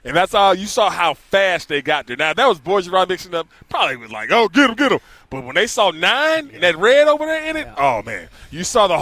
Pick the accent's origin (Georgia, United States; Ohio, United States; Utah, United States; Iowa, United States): Georgia, United States; Lithonia; But it don't sound as good as I'm from Lithonia.